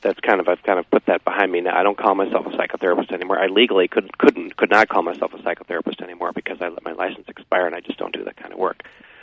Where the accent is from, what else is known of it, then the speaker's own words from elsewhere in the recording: Milwaukee, Wisconsin, United States; also born or lived in Colorado / Santa Barbara; I was born and raised in the Milwaukee area, and I left and went to college when I was 18, and returned. I'm now 60 years old, and I returned about 8 years ago after a stint in Colorado and then a stint in Santa Barbara, California.